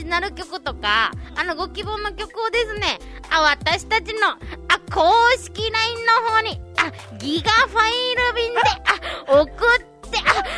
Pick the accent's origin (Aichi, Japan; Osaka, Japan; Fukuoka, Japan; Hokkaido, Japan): Fukuoka, Japan; now in Okinawa, Japan; 生まれも育ちも博多っ子、うちなんちの旦那様と結婚して沖縄に移住してきました、